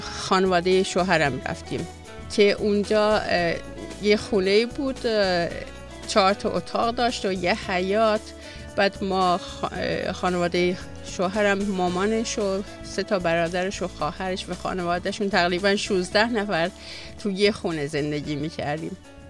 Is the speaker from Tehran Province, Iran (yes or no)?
no; Ardabil, Ardabil Province, Iran; now in Denmark; از ایران اومدم. 33 سال پیش ایران رو ترک کردم. 30 سالم هست دانمارک هستم.